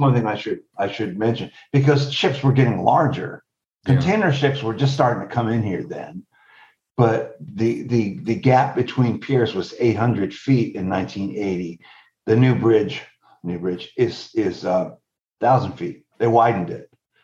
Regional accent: St. Petersburg, Florida, United States; I grew up in St. Petersburg. I was born here.

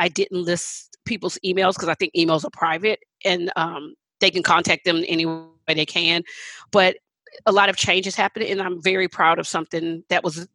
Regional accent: Texas, United States; I grew up in Texas, everybody, my family have barbecue

